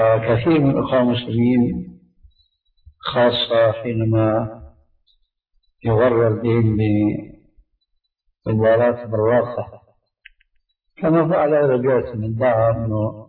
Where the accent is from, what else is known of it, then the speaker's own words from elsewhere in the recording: Syria; اللي عندنا في سوريا كتب هذه العبارة في بعض المعلومات